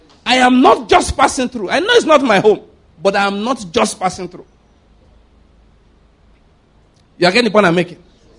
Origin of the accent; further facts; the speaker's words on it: Ondo, Nigeria; now in Enugu, Nigeria; I'm from Ondo State, physically speaking. This Zenugu is in Igbo land.